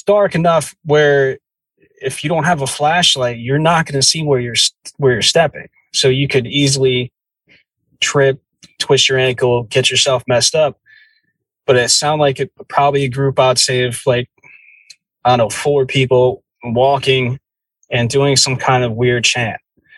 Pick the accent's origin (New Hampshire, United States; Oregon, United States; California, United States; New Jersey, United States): New Jersey, United States; And then as we're eating, we hear this noise that I grew up in the Jersey woods.